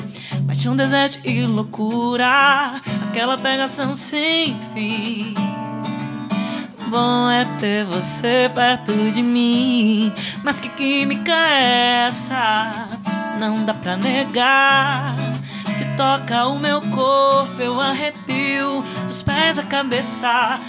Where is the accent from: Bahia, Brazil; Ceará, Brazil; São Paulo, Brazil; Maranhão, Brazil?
Maranhão, Brazil; Pastos Bons; Não, eu sou do interior do Maranhão. Eu sou da cidade chamada Pastos Bons.